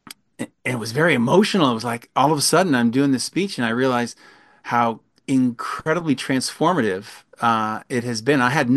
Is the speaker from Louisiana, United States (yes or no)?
no; Vancouver, Washington, United States; Yeah, so I'm originally from Vancouver, Washington.